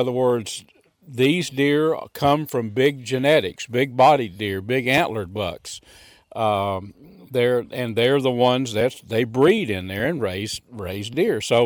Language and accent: English; Texas, United States; I grew up in Red River County, up north of Clarksville. My dad owned a little store called Dimple Store.